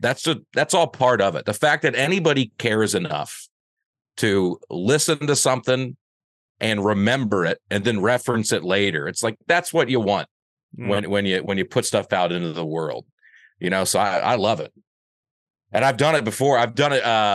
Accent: Alabama, United States; now in Tennessee, United States; And then I say, I'm from Alabama and I live in Tennessee.

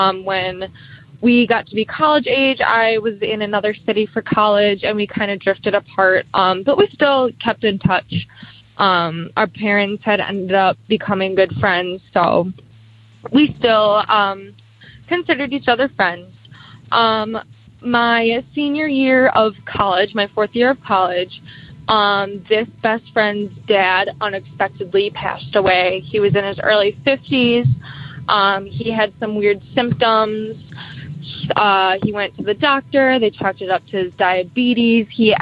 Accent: Wisconsin, United States; I am from Wisconsin.

